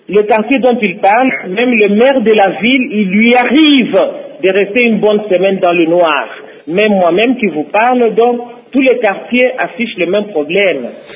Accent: DR Congo; ici chez nous au Congo.

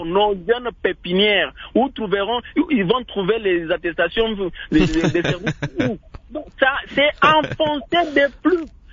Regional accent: DR Congo; on cherche à relever la pauvreté ici chez nous au Congo

